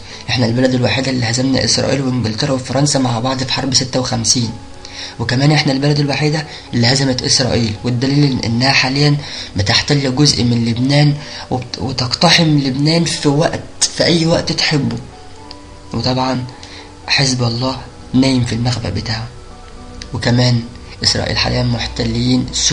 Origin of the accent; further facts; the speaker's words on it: Egypt; خلوني انا اقول رأيي الشخصي كمصري